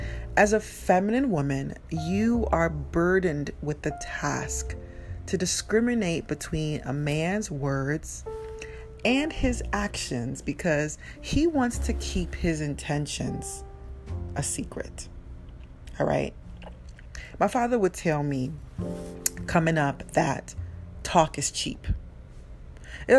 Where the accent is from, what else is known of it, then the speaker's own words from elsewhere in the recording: Nigeria; Okay, so I'm Nigerian, and coming up in my 20s, I was very vocal